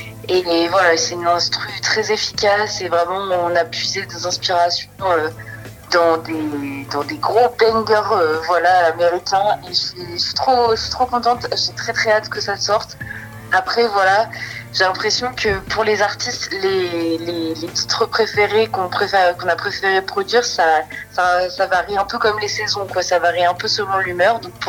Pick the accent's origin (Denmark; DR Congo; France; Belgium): France; Niort, Nouvelle-Aquitaine; J'oscille en fait depuis plusieurs années entre ma région natale, qui est la Poitou-Charentes, qui vient précisément de la ville de Niort dans le 79, et la région parisienne, voilà où je suis depuis 2-3 ans.